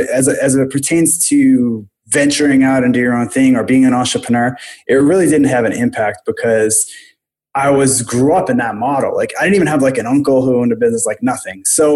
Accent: Pawtucket, Rhode Island, United States; Well, I'm from a place called Pawtucket, Rhode Island, which is a stone's throw from Providence, Rhode Island.

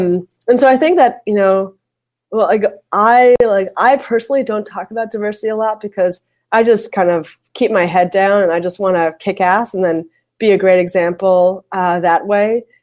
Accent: New York, United States; now in San Francisco, United States; I love living in San Francisco. I'm a New Yorker, but, like, I just adore San Francisco

